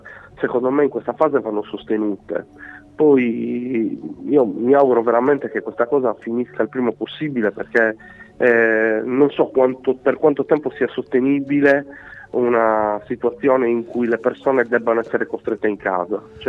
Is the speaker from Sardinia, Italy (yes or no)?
yes; Seneghe, Sardinia, Italy; la cosa più bella che ho visto al mio paese, a Seneghe, è che noi abbiamo una tradizione